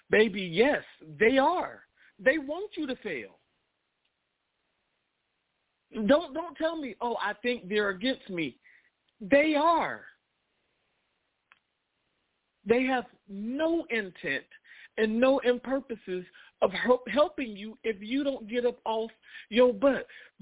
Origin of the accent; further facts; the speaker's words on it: the Carolinas, United States; I am from the Carolinas.